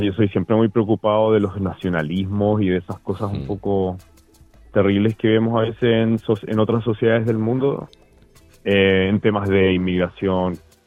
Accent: Santiago, Santiago Metropolitan Region, Chile; yo soy de Santiago, de Chile.

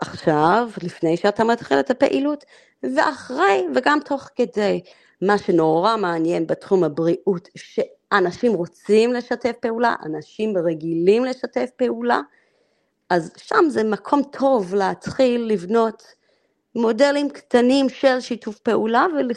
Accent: Melbourne, Victoria, Australia; moved away as an adult; now in Israel; גדלתי בתקופת האוזלו, ככה, ואז קיבלתי החלטה שאני עולה לארץ, שגדלתי במלבן, בבית ספר מנסקופס.

